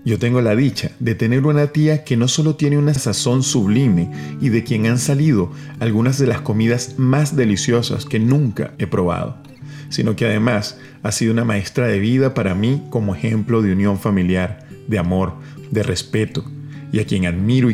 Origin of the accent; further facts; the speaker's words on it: Venezuela; ¿Cómo podría dejar que se perdiera ese legado tan nuestro como venezolanos y como calabreses?